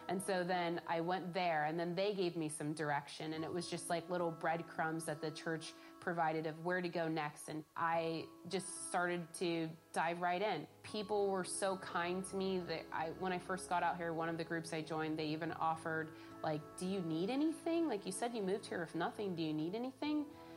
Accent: California, United States; I figured that I would drive back to my hometown in California, since I lost everything else and I never felt at home anywhere I was.

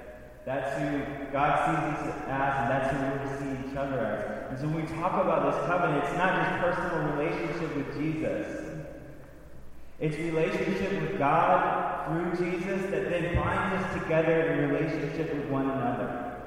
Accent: Louisiana, United States; also born or lived in Missouri; I'm from Louisiana, you know, so I've got some of that family. Before that, from Missouri, I've got some of that family.

